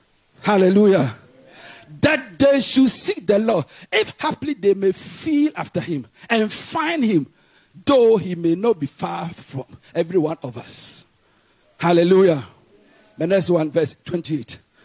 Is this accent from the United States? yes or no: no; Ghana; I'm a Ghanaian. Preaching to you, a Ghanaian, it's easier for you to receive.